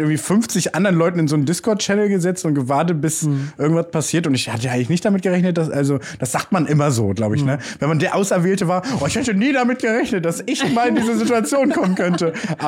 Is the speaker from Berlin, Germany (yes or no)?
yes; Berlin, Germany; Ich komme aus Spandau bei Berlin.